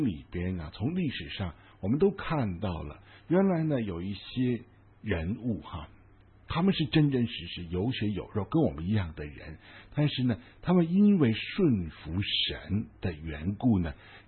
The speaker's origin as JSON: {"language": "Chinese", "country": "China", "said": "我们可能作为中国人，我们觉得生下来我们就是学中文的"}